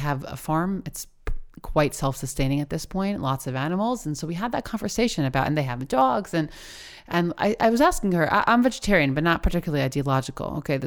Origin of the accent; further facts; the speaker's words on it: United States; accent: American; my American accent doesn't help me say that well